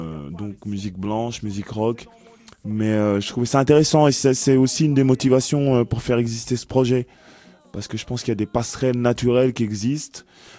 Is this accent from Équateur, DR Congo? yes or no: no; Kasaï, DR Congo; un rythme issu du Kivu, du Kasaï, c'est ma région d'origine.